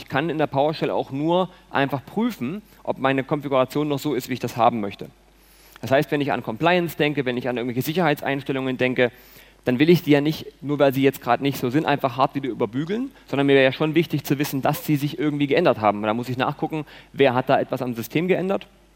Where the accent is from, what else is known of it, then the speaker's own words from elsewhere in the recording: Leipzig, Saxony, Germany; Ich komme aus Leipzig, ich hoffe, man hört das nicht allzu sehr. Ich bin zwar stolz auf meine Heimatstadt, aber den Dialekt, den muss ich nicht unbedingt hier ausleben. Hab dort studiert, arbeite dort, lebe dort